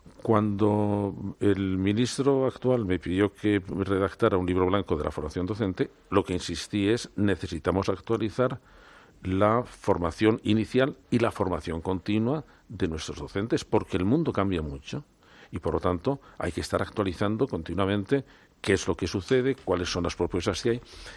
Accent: Toledo, Castilla-La Mancha, Spain; Yo soy toledano.

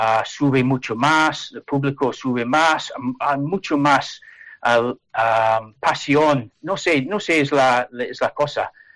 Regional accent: Aberdeen, Scotland, United Kingdom; Spanish is a second language; now in England; Soy de Aberdeen, soy escocés, pero mi mujer es de Plencia, es del País Vasco. Entonces, vivo en Inglaterra en este momento, pero todos los veranos nos vamos a montamos un coche y conducir a Plencia para pasar el verano.

